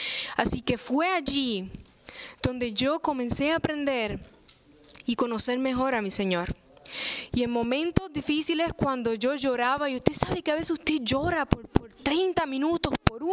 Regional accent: Puerto Rico; Básicamente yo crecí en Puerto Rico. Se me ofreció una oportunidad para venir a Ohio State a estudiar y así lo hice. Y me vine acá. Puerto Rico era fácil, crecí allí, tenía amigos, familias

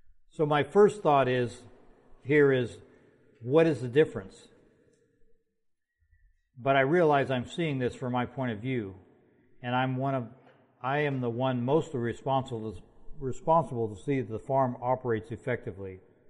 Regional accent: California, United States; now in -; My wife, Judy. We're from Grida, California.

